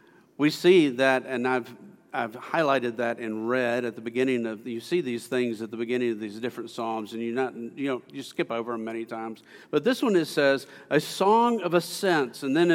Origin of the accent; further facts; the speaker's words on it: the South, United States; Southerners, I'm a Southerner, I can say this.